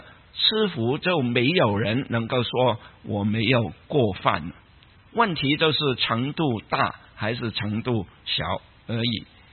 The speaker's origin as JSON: {"language": "Chinese", "region": "Guangdong", "country": "China", "said": "我们广东人有一句话说，人老就精，"}